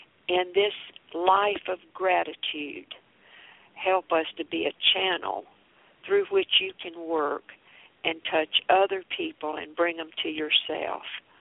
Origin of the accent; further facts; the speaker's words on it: Florence, South Carolina, United States; Yeah, from Florence. I grew up in Florence, South Carolina.